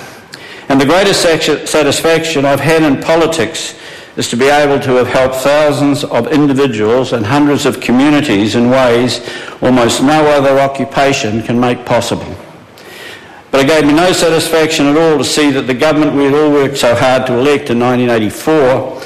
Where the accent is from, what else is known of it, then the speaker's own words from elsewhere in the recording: Auckland, New Zealand; Growing up in poorer working class suburbs of Auckland